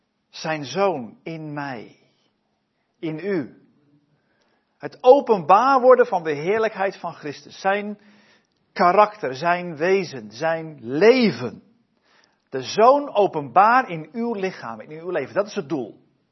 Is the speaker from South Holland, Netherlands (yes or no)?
no; Harderwijk, Gelderland, Netherlands; Ik kom uit Harderwijk. En getrouwd, 3 kids thuis. 2 pubers, 1 van 6.